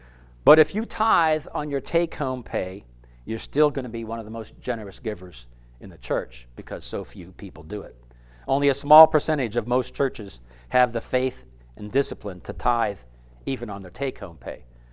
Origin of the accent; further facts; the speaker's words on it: Philadelphia, Pennsylvania, United States; And we're from Philadelphia, where they didn't have city wage tax withholding.